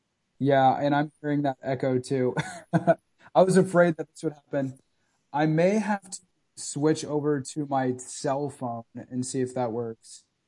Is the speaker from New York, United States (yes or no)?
no; Nebraska, United States; now in California, United States; I mean, I grew up in Nebraska, so I'm, you know, I've grown up in cold weather